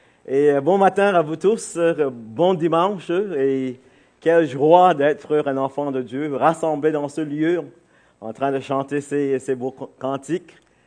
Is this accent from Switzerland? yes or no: no; Barbados; first language English; French is a second language; now in Canada; Moi, je viens de la Barbade. C'est mon pays natal. Et ma langue maternelle, c'est l'anglais. Et ça fait plusieurs années que je suis au Québec. Et j'ai appris le français. Je me suis marié avec une Québécoise purlaine.